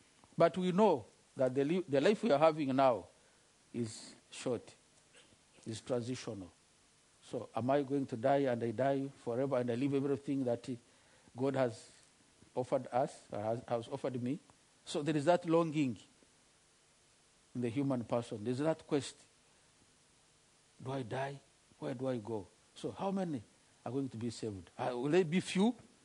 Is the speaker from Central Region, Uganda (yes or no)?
no; Western Region, Uganda; now in Australia; I come from Uganda, Western Uganda.